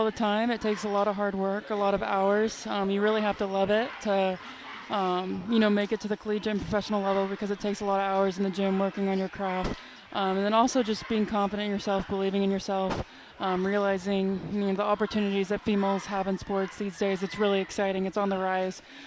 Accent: Louisville, Kentucky, United States; also born or lived in New Albany; No, I'm actually from Louisville. I was born in Southern Indiana, though, so New Albany area.

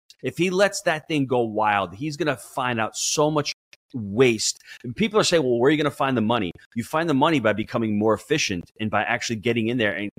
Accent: New York, United States; now in Florida, United States; I used to hail from New York, and now I hail from Florida.

